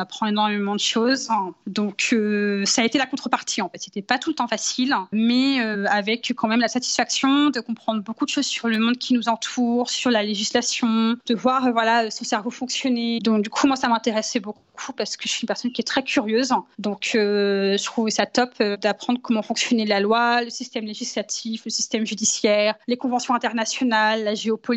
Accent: Brittany, France; moved away as an adult; j'ai 30 ans. Je viens de Bretagne où j'ai vécu quasiment les 20 premières années de ma vie avant d'aller sur Paris pour finir mes études de droit et commencer à travailler.

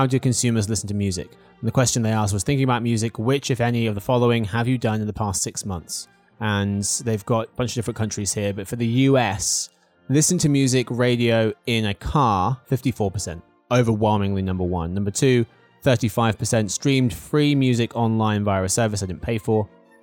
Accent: England, United Kingdom; Which is rare, because I'm also English.

